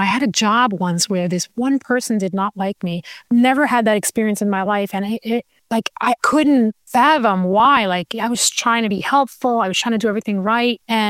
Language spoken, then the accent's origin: English; Bronx, New York, United States; You know, I grew up in the Bronx, so I was always in the city, and I love that.